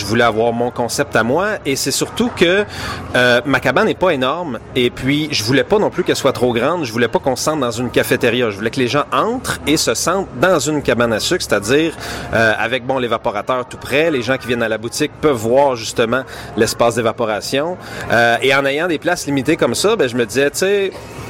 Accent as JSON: {"language": "French", "town": "Notre-Dame-du-Mont-Carmel", "region": "Quebec", "country": "Canada", "tie": "born or raised there", "said": "Ben, en fait, moi, j'ai grandi ici, à Notre-Dame-du-Mont-Carmel. J'ai passé une bonne partie de ma vie."}